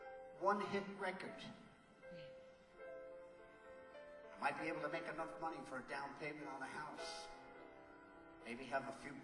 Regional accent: Newark, New Jersey, United States; I come from Newark, New Jersey, that's where I'm from. And I grew up here and lived in the projects for most of my life right up until I became successful.

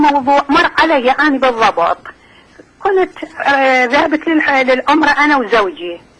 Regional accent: Iraq; now in Germany; انا عراقيه لكن اسكن في المانيا

